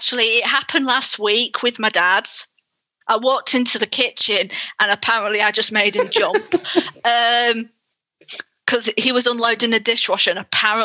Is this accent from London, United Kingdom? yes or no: no; Yorkshire and the Humber, United Kingdom; accent: northern; because I'm from Yorkshire, like I have friends down south